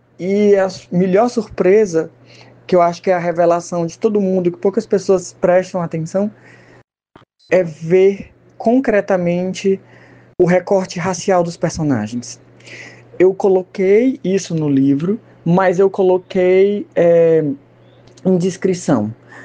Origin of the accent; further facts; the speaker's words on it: Teresina, Piauí, Brazil; Eu sou de Teresina, do Piauí, no Nordeste.